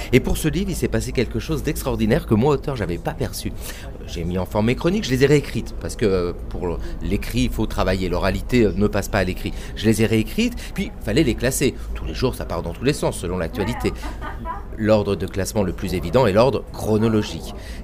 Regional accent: Vire, Normandy, France; Vire, c'est là d'où je viens, la Normandie, le bocage virois.

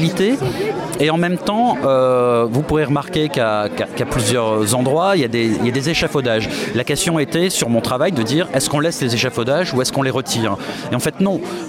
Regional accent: Paris, Île-de-France, France; mais en tant que Parisien

